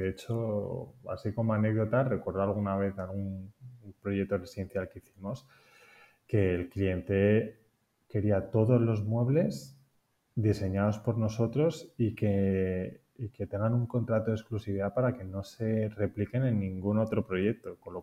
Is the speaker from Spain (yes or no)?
yes; Madrid, Community of Madrid, Spain; also born or lived in Barcelona; soy de Madrid, ahora vivo en Madrid, pero he vivido en Barcelona 4 años.